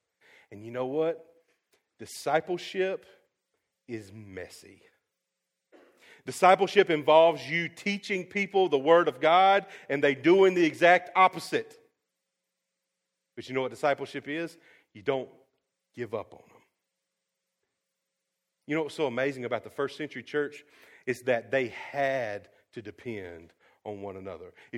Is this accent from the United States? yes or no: yes; North Carolina, United States; We grew up in North Carolina. We know the rules, right?